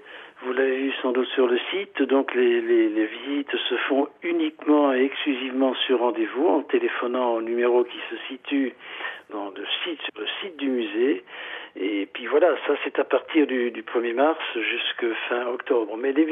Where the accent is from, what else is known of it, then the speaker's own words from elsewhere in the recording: Monopoli, Apulia, Italy; born there; je suis né dans une ville qui s'appelle Monopoly, je suis italien, qui est une ville qui se situe dans le sud de l'Italie, qui s'appelle Monopoly … une ville d'à peu près 60 à 65 000 habitants.